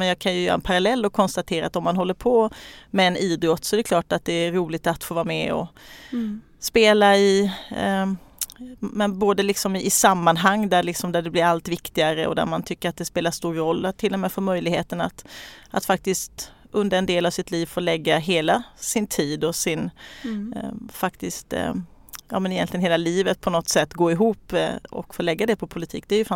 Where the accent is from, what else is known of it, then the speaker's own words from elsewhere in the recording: Kalmar, Kalmar County, Sweden; Nej, men jag bor i Kalmar där jag är född och uppvuxen. Bor tillsammans med min man och våra två barn och vår hund.